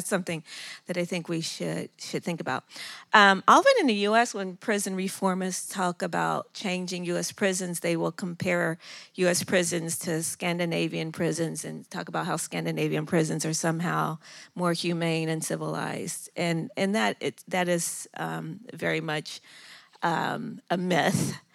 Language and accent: English; Ohio, United States; my own experience growing up in Southwest Ohio in a hyper-incarcerated community where I saw my loved ones in and out of prison